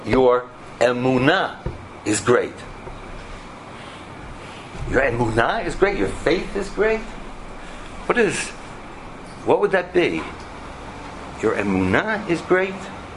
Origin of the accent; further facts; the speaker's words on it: Calgary, Alberta, Canada; when I was a kid growing up in Calgary, we spent months and months getting ready for Princess Elizabeth's coronation.